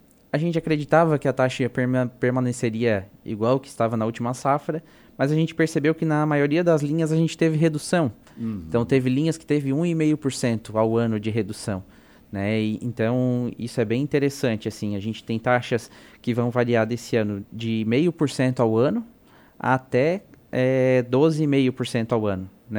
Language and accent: Portuguese; Jaguaruna, Santa Catarina, Brazil; eu venho de Jaguaruna, né?